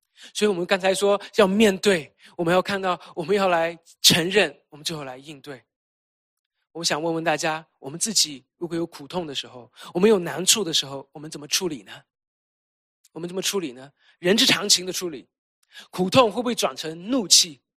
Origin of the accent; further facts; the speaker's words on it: China; now in United States; 所以说我们每一个人当来到美国，多多少少带着这个美国梦的时候，我们中国人讲五子登科